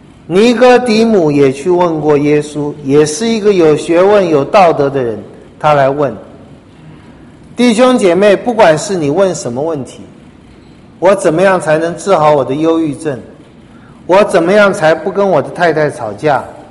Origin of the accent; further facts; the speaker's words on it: China; 我想我们中国人做梦都不会想到他们寻找那个。